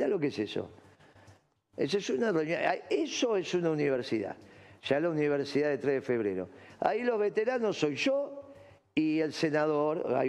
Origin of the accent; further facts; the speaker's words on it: San Martín, Buenos Aires Province, Argentina; yo soy de San Martín